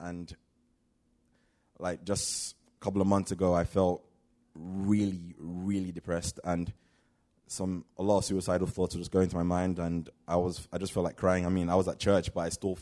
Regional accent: London, United Kingdom; also born or lived in Nigeria / South Africa; I'm 19 years old. So about my story, I was born in Nigeria, but I lived in South Africa for a few years, then raised from London from age six. I was raised in a typical Christian home.

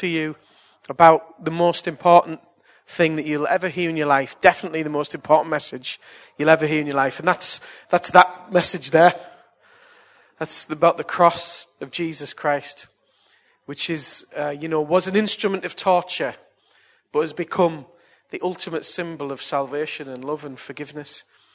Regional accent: Billingham, North East England, United Kingdom; When I was a kid, I grew up in Billingham

